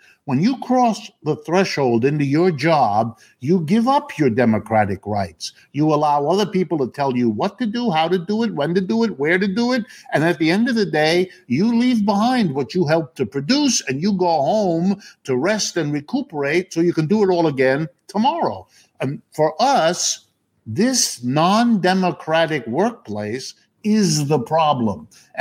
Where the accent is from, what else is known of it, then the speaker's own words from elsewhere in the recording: Youngstown, Ohio, United States; born there; first language French and German; English is a second language; I'm the child of immigrants. That is, I was born in Youngstown, Ohio, so I'm as American as that makes me.